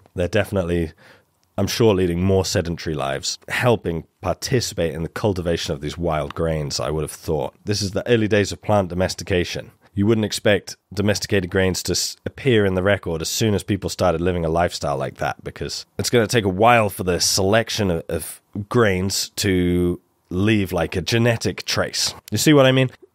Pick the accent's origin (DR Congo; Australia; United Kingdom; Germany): United Kingdom; Worcester, West Midlands; Like, if you look in your town, like in my hometown of Worcester, the biggest and most elaborate building is a cathedral that was built 800 years ago.